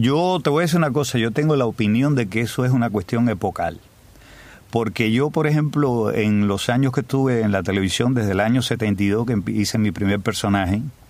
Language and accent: Spanish; Sibanicú, Camagüey, Cuba; yo soy de Camagüey. Yo soy de Sibanicú, Camagüey, el pueblo que se negó a morir.